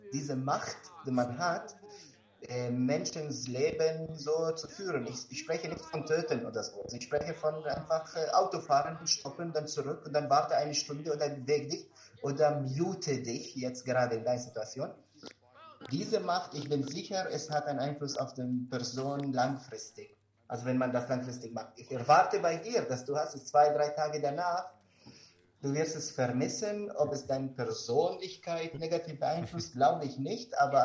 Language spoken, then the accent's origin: German; Israel; German is a second language; Ich komme aus Israel und da gibt es viele Soldaten, die 18 Jahre alt sind